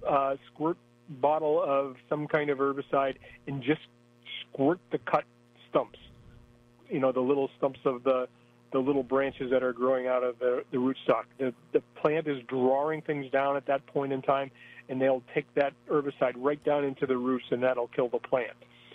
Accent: New England, United States; I grew up in New England, and our other common name for red maple is swamp maple

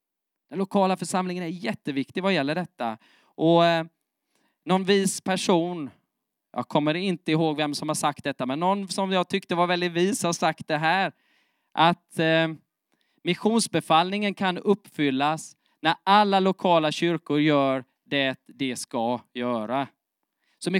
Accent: Nässjö, Jönköping County, Sweden; Och alltså jag är från Nässjö

